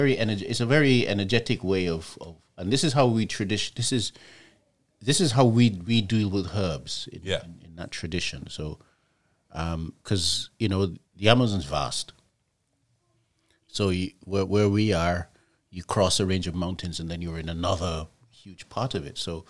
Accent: Guyana; moved away; also born or lived in England; I mean, when I was taken to Guyana when I was three. I was born in England.

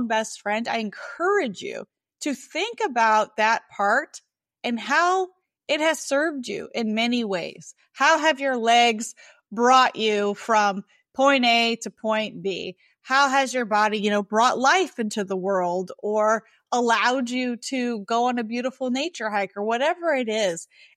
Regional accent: Deep South, United States; I was born and raised in the Deep South.

